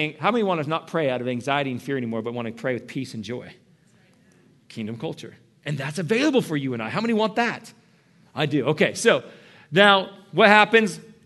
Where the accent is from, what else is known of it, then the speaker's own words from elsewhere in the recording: California, United States; moved away as an adult; I'm a Californian and lived there for 21 years. Got to surf and do all that kind of stuff and just live my life like that and thought like a Californian. We're very stuck up people.